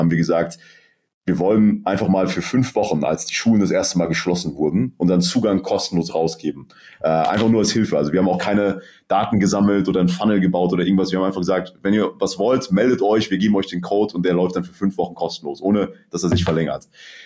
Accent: Mosbach, Baden-Württemberg, Germany; wir kommen aus Mosbach, das ist eine Kleinstadt in Baden-Württemberg

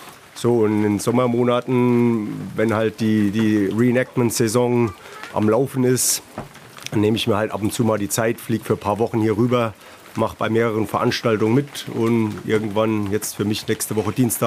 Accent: Texas, United States; ich komme aus Texas in den Vereinigten Staaten.

